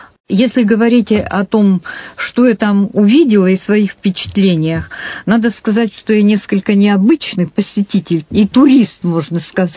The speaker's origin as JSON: {"language": "Russian", "town": "Irkutsk", "region": "Irkutsk Oblast", "country": "Russia", "said": "когда узнавали, что вот я из Иркутска."}